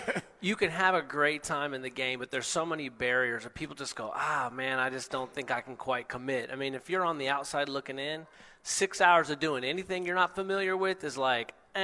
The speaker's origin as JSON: {"language": "English", "region": "Washington", "country": "United States", "said": "because I'm from the Seattle, Tacoma area. Like, we hoop, right?"}